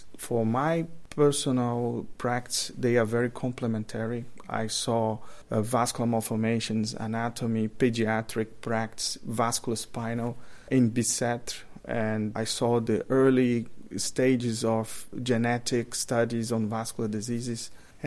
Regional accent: São Luís, Maranhão, Brazil; born there; English is a second language; also born or lived in São Paulo; I was born in Brazil in a city called São Luís, where I did my medical degree.

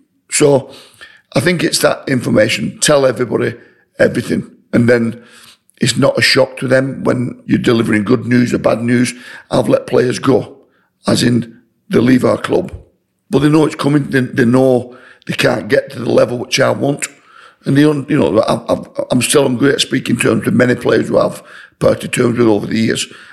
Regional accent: Wigan, North West England, United Kingdom; I wanted to stay at Wigan, my hometown club.

